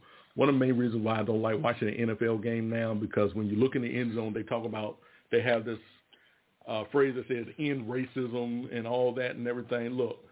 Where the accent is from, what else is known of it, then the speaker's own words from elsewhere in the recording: Virginia, United States; born there; I'm a Virginia man. I was born in Virginia.